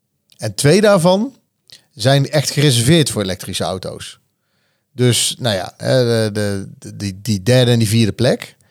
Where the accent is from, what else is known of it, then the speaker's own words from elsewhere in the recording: Germany; Dutch is a second language; Nee, in Duitsland, waar ik ben opgegroeid, daar kunnen mensen ook gewoon auto rijden.